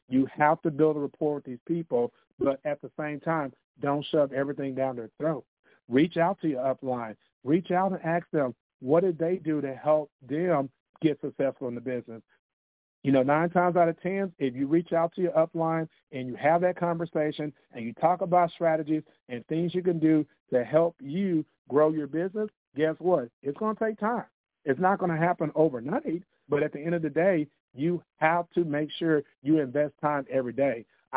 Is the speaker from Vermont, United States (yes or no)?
no; Texas, United States; Because I'm from Texas, you know anybody else in the state of Texas that pays electricity bill, right?